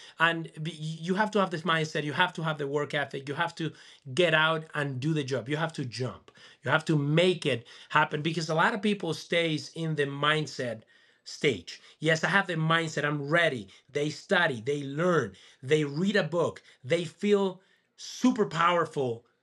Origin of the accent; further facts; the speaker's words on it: Venezuela; now in Boise, United States; So we get to Boise. We're coming from Venezuela. We're getting there and it's windy.